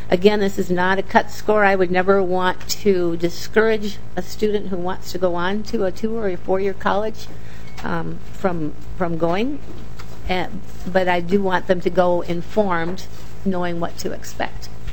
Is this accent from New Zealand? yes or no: no; Albert Lea, Minnesota, United States; I did have some testifiers come to our K-12 committee from Albert Lee, my hometown high school principal there